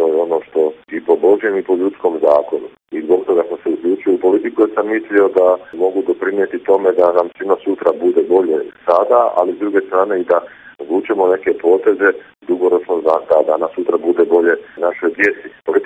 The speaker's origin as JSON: {"language": "Croatian", "region": "Slavonia", "country": "Croatia", "tie": "born or raised there", "said": "Rođen sam u Slavoniji, ali geni su mi naravno geni jednog tipičnog Dalmatinca i Brđanina."}